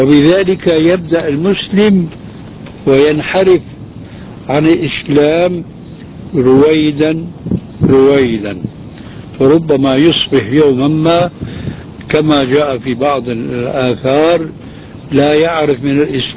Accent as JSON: {"language": "Arabic", "country": "Syria", "said": "أيوة هذه بسموها عندنا في سوريا برازيت"}